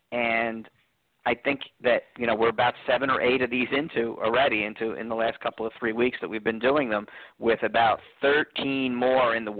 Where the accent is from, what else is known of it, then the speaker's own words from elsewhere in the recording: New Jersey, United States; I type in New Jersey because I make sure everybody knows I'm from New Jersey